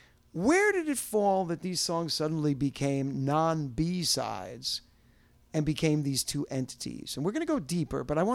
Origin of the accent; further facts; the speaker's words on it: New York, United States; and I'm interrupting personally because I'm a New Yorker